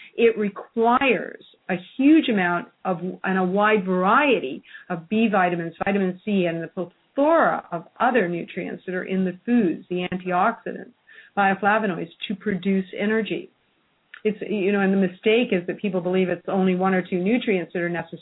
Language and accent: English; Canada; I mean, I came from Canada, cold weather in the winter.